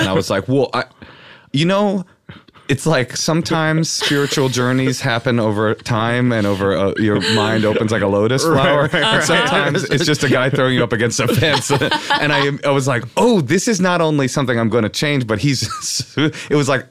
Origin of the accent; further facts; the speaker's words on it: Oakland, California, United States; So I was raised in Oakland, and there was a lot of white boys in the 90s who thought that that was like, that was the way we talked. And, North Oakland, that was our thing.